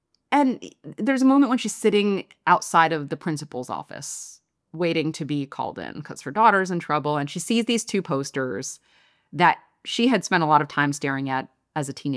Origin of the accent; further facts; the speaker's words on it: Philadelphia, Pennsylvania, United States; One of the things that I intuited growing up in Philly but didn't fully understand until I left was it's the fourth most segregated city in the nation.